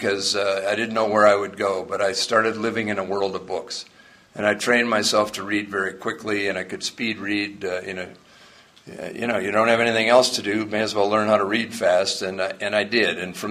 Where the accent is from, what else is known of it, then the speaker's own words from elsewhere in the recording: Huntington, New York, United States; born there; I came from a good family. I was born in Huntington, New York, out on Long Island. I was the first of three children my parents were going to have.